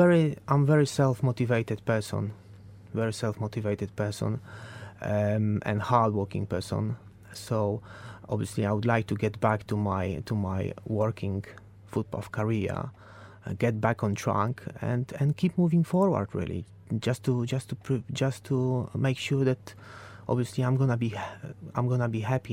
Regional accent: Poland; English is a second language; moved away as an adult; now in United Kingdom; I came from the poor family. I came from Poland.

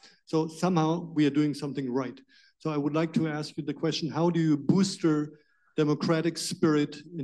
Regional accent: Hanover, Lower Saxony, Germany; English is a second language; from Hanover.

